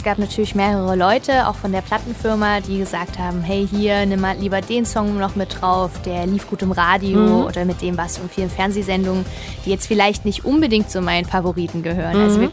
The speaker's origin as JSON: {"language": "German", "town": "Mücheln", "region": "Saxony-Anhalt", "country": "Germany", "tie": "born or raised there", "said": "Ich habe im Jahr 2013 schon mal ein Open Air gemacht in meiner Heimat Mücheln am Geiseltalsee."}